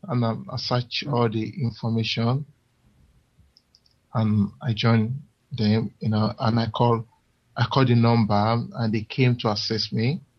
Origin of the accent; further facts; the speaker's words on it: London, United Kingdom; I'm from London.